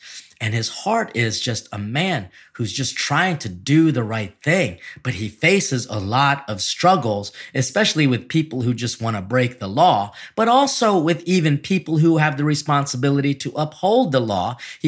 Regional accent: Philippines; You know, people might see me as a Filipino, as someone who's always going to be like super shy, more timid

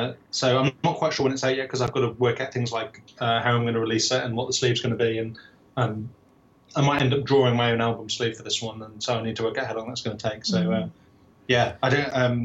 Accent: Telford, West Midlands, United Kingdom; also born or lived in Birmingham; Well, I was born in Birmingham, but I spent most of my formative years in Telford and going to school in Newport. And my folks live up in the Midlands

